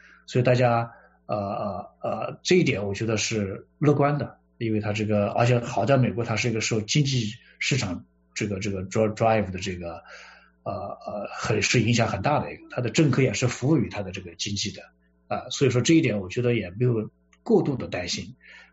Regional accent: China; 而且我们作为中国人来说，我想这也是我几十年所做的

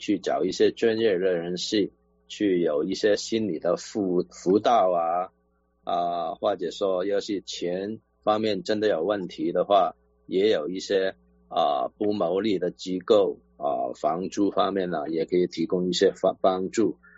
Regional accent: China; 特别是我们中国人，我们要守望相助啊

